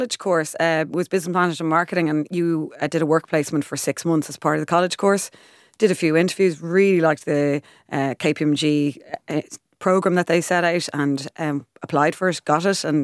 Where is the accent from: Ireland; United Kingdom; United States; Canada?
Ireland; Rathfarnham, Leinster; So I grew up in Rathfarnham. Great place to grow up. Family of five, fantastic upbringing.